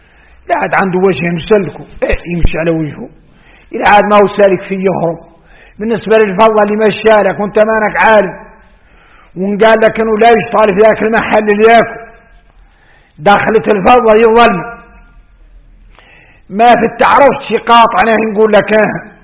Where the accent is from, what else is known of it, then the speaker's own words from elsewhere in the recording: Mauritania; والمهم عندنا احنا موريتاني لا احد يحصل شيء